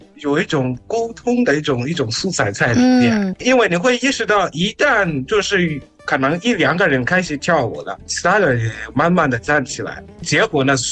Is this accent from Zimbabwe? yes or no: yes; Zimbabwe; 我是来自津巴布韦的